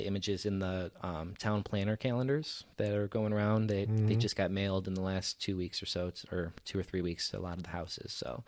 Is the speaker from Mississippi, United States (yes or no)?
no; Hammond, Indiana, United States; I'm from Hammond, so Hammond's kind of like a special place to me.